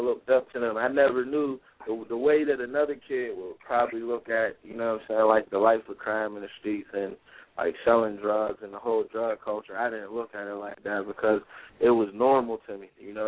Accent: Pittsburgh, Pennsylvania, United States; I'm from Pittsburgh, Pennsylvania. I'm 24 years old.

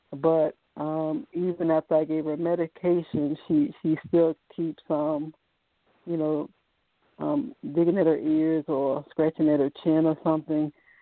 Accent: Virginia, United States; it's spelled with a V like in Virginia, and I'm from Virginia.

